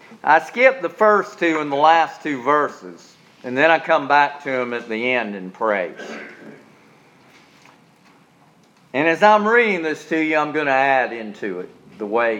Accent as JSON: {"language": "English", "town": "Charleston", "country": "United States", "tie": "born or raised there", "said": "Truth might mean I've got to leave my hometown of Charleston and move to Brevard."}